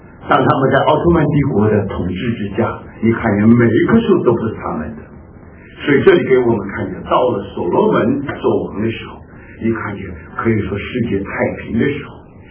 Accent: China; 所以我们常常读圣经呢，是完全用什么？用我们中国人的思想啊来读圣经。

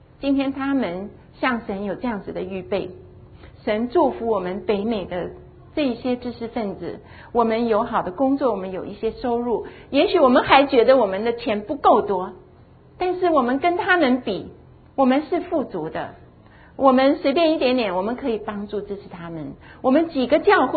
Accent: Taiwan; also born or lived in Xi'an, China; 因为我是西安来的，那我是台湾长大的

